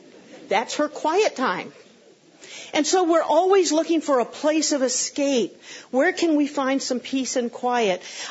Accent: Florida, United States; I grew up in South Florida

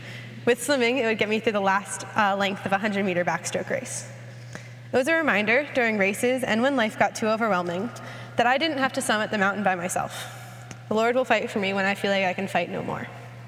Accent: University Park, Maryland, United States; As some know, I do not live in this area. I am from University Park, Maryland, about 20 minutes away on a good traffic day.

